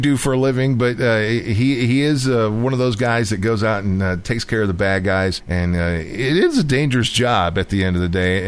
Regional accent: London, Ontario, Canada; now in United States; You know, I've got friends that I have here in my hometown. Of course, I don't live in London, Ontario, Canada, but I live in the South, the Southern United States, somewhere in the Bluegrass State.

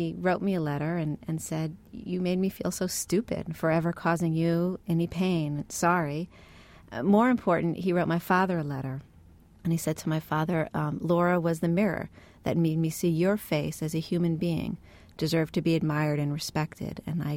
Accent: United States; And I said that I come from the United States.

